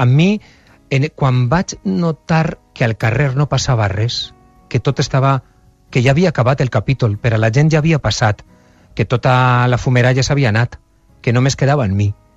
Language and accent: Catalan; Valencian Community, Spain; És com tot el món ha d'anar a la Tomatina, que és la festa del meu poble, una vegada